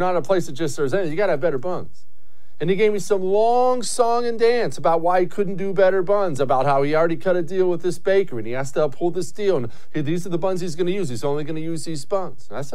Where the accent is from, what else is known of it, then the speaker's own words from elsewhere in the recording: United States; I'm an American. I get my burger.